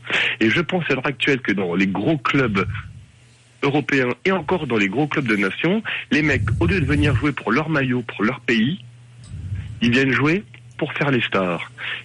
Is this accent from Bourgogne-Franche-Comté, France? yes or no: yes; Dijon, Bourgogne-Franche-Comté, France; Moi je suis de Dijon.